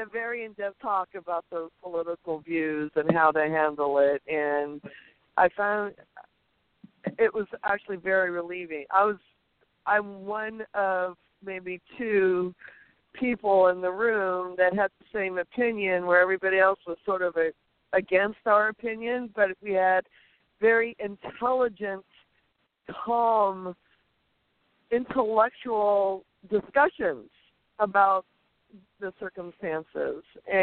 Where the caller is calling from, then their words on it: Monterey, California, United States; Hi, my name is … I'm from Monterey.